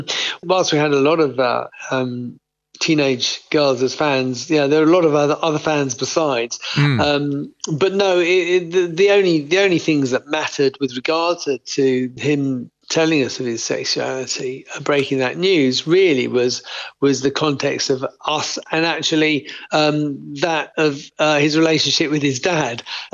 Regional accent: England, United Kingdom; I grew up as, you know … with an absolute concrete notion of being English

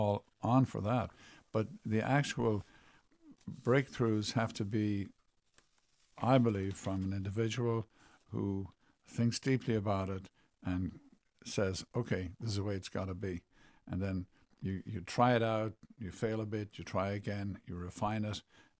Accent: Limerick, Munster, Ireland; also born or lived in Dublin / Canada; I grew up basically in Limerick, but then I studied in Dublin.

